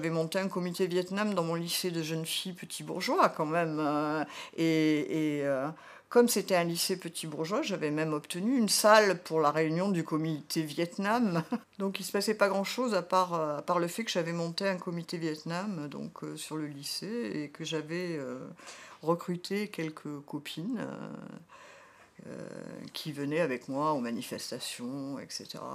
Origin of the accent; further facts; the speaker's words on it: Marseille, Provence-Alpes-Côte d'Azur, France; moi, je suis de Marseille, et voilà, on n'est pas... C'est la Méditerranée.